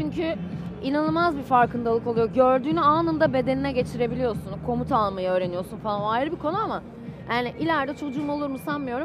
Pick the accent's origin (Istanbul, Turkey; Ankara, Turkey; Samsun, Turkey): Istanbul, Turkey; Büyükada; Ben Büyükadalıyım. O yüzden su benim için yani çok önemli.